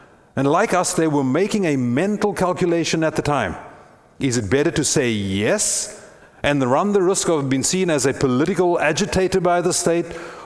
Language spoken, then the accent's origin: English; South Africa; many of you are familiar with my story of growing up in South Africa under the oppressive hand of the apartheid regime